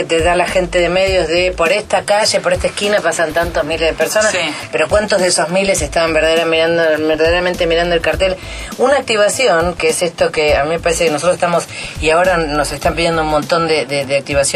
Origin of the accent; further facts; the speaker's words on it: Argentina; porque los argentinos, aún a pesar de que nos cueste, nos juntamos